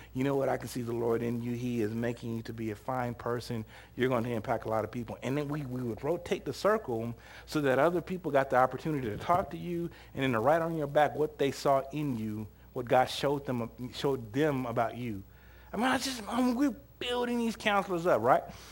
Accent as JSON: {"language": "English", "region": "Kansas", "country": "United States", "said": "yeah, I'm from Kansas."}